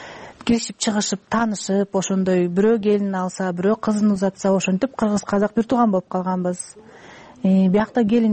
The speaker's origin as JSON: {"language": "Kyrgyz", "town": "Kant", "region": "Chuy Region", "country": "Kyrgyzstan", "tie": "born or raised there", "moved": "yes", "lives_now": "Kazakhstan", "said": "Менин папам казак, мамам кыргыз, кегетиликтен, кегетилик. Өзүм кантта туулуп өскөн."}